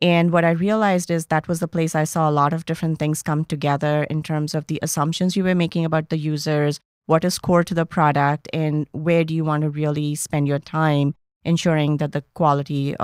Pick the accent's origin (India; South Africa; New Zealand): India; now in United States; when I was growing up in India, I traveled a lot by public transport